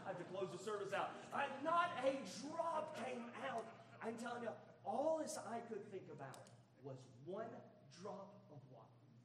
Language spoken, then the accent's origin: English; United States; I grew up in North Carolina, Alabama my whole life, and I remember working in North Carolina